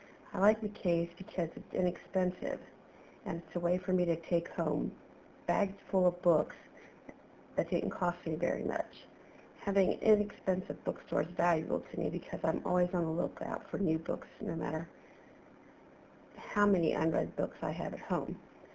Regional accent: Sterling, Virginia, United States; I'm from Sterling, Virginia, and I'm 77 years old.

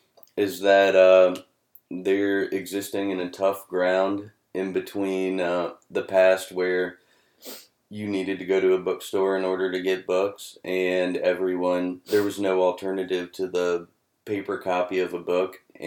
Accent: Fredericksburg, Virginia, United States; I'm from Fredericksburg, Virginia, which is 2 hours east of Harrisonburg, across the mountains, and I grew up there since I was 7

